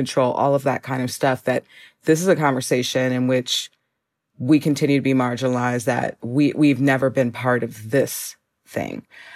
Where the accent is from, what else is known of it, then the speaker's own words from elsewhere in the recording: Minneapolis, Minnesota, United States; now in Chicago, United States; So I'm from Minneapolis. I'm from the Twin Cities.